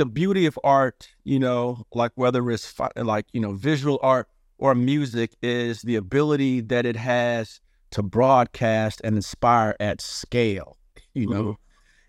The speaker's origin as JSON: {"language": "English", "town": "St. Louis", "region": "Missouri", "country": "United States", "tie": "born or raised there", "said": "And the show was inspired by me and my wife growing up in St. Louis."}